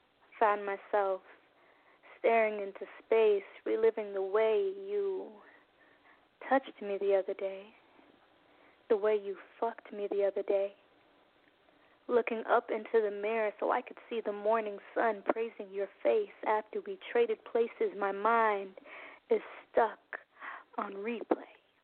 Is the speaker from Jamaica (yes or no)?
yes; Jamaica; now in Canada; I am a spoken word artist, and I'm a Jamaican that resides in Canada.